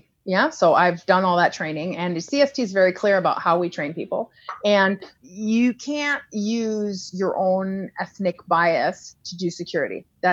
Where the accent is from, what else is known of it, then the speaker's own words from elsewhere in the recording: United States; now in France; I was born in America and my parents met in France, then moved to America. I grew up in a community that was like lefty, liberal, feminist, intellectual, Ashkenazi women, hippies.